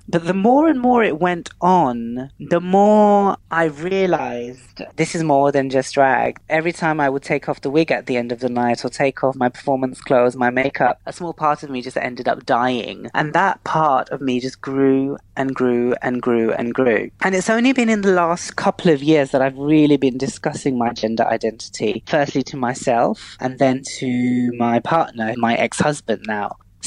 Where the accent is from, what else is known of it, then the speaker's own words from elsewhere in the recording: London, United Kingdom; I'm Muslim. I'm British. I'm of Pakistani heritage. And I'm a Londoner.